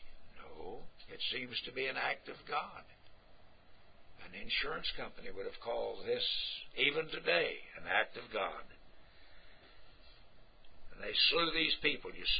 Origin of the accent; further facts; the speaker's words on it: Lawton, Oklahoma, United States; I come from Lawton, Oklahoma.